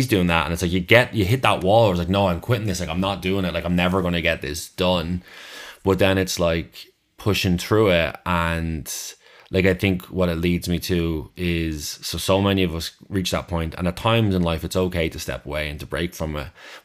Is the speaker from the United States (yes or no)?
no; Dublin, Leinster, Ireland; also born or lived in Cavan; kind of from where I grew up in Dublin before we moved to Cavan.